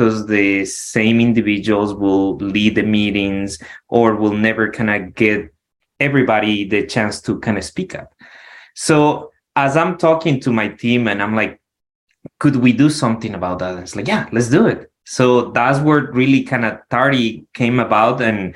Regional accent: Ecuador; now in Arizona, United States; I'm from Ecuador originally, but have been in the States for 17 years. And now I live in Arizona

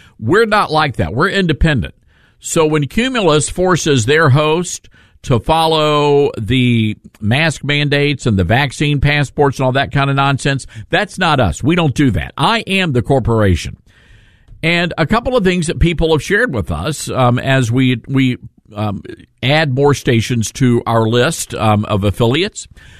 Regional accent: Memphis, Tennessee, United States; I'm from Memphis, Tennessee.

